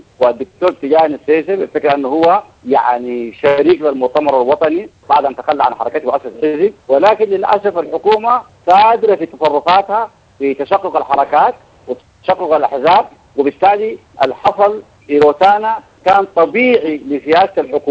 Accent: Darfur, Sudan; ولكن نحن أبناء دارفور يعني حقنا في السوق

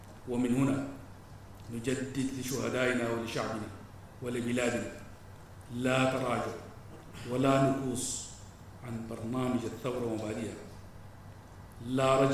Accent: Sudan; نحتاج كسودانيين أن ننظر لتجربتنا جيدا

